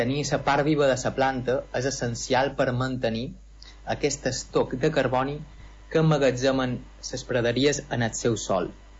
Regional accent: Balearic Islands, Spain; jo sóc de Balears, i aquí hi ha una extensió molt gran de praderies marines

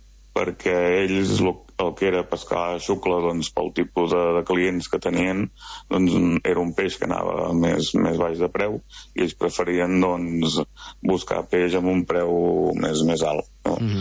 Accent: Pineda de Mar, Catalonia, Spain; amb un pescador d'aquí Pineda, del meu poble.

